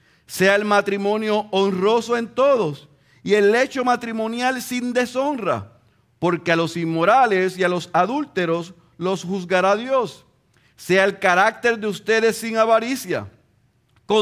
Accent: Puerto Rico; ustedes se deben amar más que porque somos puertorriqueños

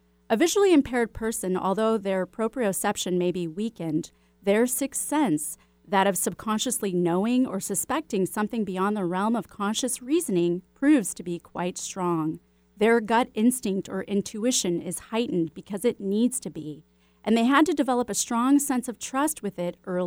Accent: Chicago, Illinois, United States; because you're a fellow Chicagoan.

